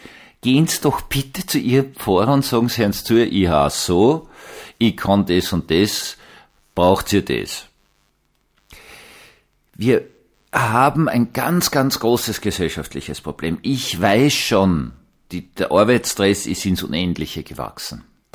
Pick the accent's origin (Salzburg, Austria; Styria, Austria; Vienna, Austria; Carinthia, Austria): Vienna, Austria; Was habe ich noch erlebt als Jugendlicher in meiner Heimatgemeinde in Wien-Gumpendorf?